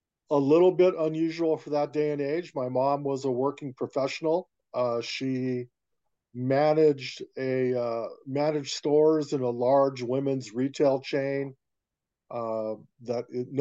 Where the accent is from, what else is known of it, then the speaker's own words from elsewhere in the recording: San Pedro, California, United States; Born and raised in San Pedro.